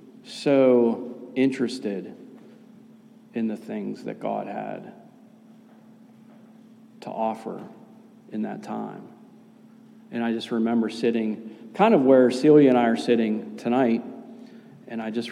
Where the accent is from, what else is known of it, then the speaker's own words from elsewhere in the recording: Pittsburgh, Pennsylvania, United States; accent: Pittsburgh; Sorry about my Pittsburgh accent. I have a hard time with that. I grew up Russian Orthodox, and we just called everything Holy Thursday, Good Friday.